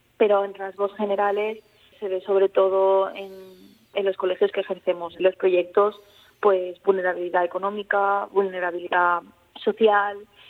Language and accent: Spanish; Andalusia, Spain; moved away as an adult; now in Castellón, Spain; yo no soy de la Comunidad Valenciana, yo soy de Andalucía, y me vine específicamente a Castellón a estudiar el grado de Integración Social.